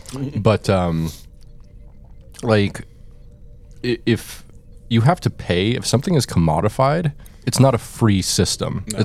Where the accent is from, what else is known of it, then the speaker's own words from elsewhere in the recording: Alaska, United States; growing up in Alaska, where... Fun fact, there's one bus... that goes to my home from my hometown to Anchorage